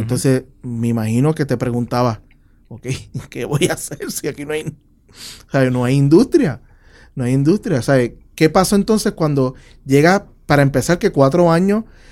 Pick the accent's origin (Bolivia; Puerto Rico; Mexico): Puerto Rico; Bayamón; Sé cuál es, pues soy de Bayamón.